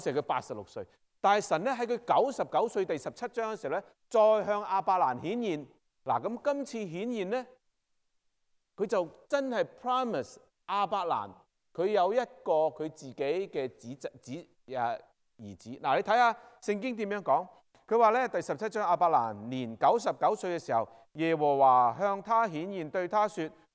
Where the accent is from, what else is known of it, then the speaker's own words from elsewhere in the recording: Yuen Long, Hong Kong; 我在元朗住的那时候，我一出去九龙的时候，我必定经过很大的山。无论我小的时候在那里也好，或者我上次两年前、两三年前回香港也好